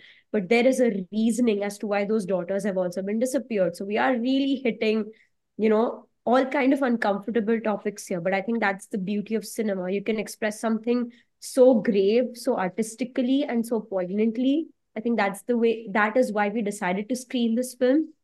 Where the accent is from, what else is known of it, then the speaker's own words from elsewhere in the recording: India; I mean, I'm an Indian, and this time we have an Indian film